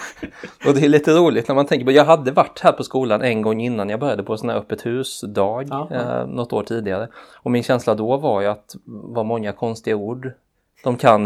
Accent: Hillerstorp, Jönköping County, Sweden; now in Örebro, Sweden; en 31-årig person som är född och uppvuxen i Småland, i en liten plats som heter Hillerstorp, eller strax utanför Hillerstorp till och med. Där jag är, som sagt, uppvuxen och bodde tills jag var 20-någonting lågt. Och via lite olika vägar så hamnar jag här i Örebro

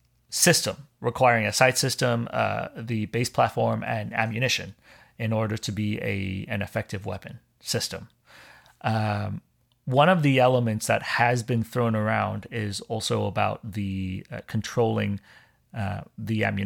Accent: Hong Kong; I'm ethnically, I'm Chinese. I grew up over in Hong Kong. I grew up in the culture. My family, you know, we're Southern Chinese.

